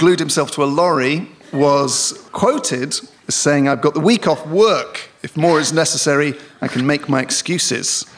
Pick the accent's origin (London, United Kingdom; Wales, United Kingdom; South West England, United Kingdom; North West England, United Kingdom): South West England, United Kingdom; Bristol; I'm from Bristol. It reminded me of Bristol